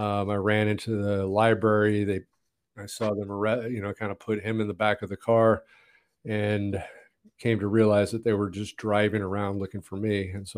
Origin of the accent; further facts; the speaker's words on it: Montebello, California, United States; born there; Well, I was born in Montebello, Southern California, and, you know, we moved a lot.